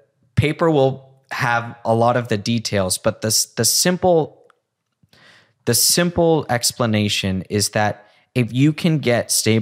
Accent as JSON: {"language": "English", "country": "United States", "said": "as an American, that's what I can see is a problem."}